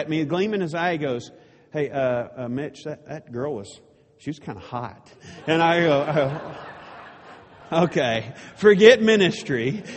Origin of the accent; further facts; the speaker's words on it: Dallas, Texas, United States; I grew up in Dallas, as was stated earlier, a native Texan, and I refer to the Red River as the Jordan River